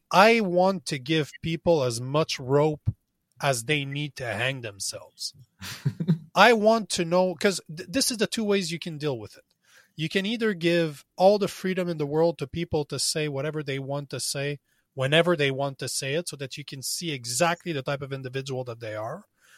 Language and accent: English; Canada; We're both Canadian. We come from the same place.